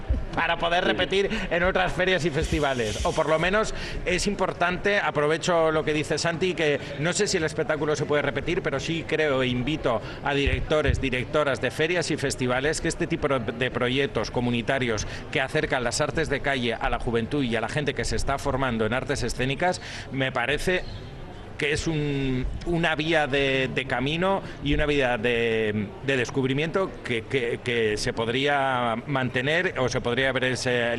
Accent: Ortuella, Basque Country, Spain; Yo soy de Ortuella.

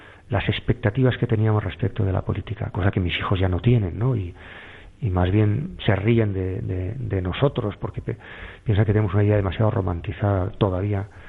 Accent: Navarre, Spain; yo soy también medio navarro y por tanto... en Navarra se ven las cosas también desde otra perspectiva

